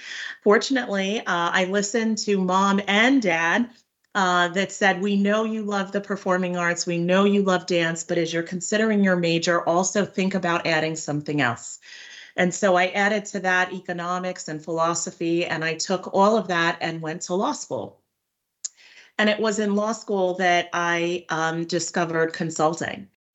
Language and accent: English; New York, United States; I grew up in Long Island. I'm an only child.